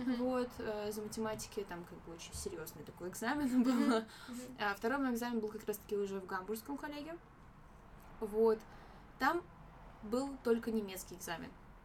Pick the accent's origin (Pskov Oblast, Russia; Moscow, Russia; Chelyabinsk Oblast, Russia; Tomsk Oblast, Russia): Moscow, Russia; я родилась здесь, а потом, как бы, мы переехали в Россию, где я, собственно говоря, выросла, в Москве. Где была в немецком детском садике, а после, соответственно, пошла в русскую школу